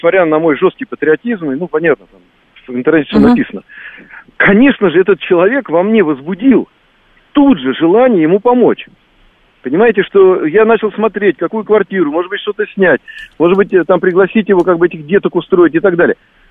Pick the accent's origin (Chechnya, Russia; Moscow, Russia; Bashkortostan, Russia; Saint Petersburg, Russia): Moscow, Russia; знаете, я тоже из Москвы.